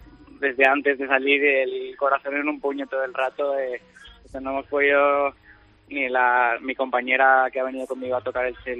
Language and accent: Spanish; Valencia, Valencian Community, Spain; soy de Valencia capital, actualmente vivo ahí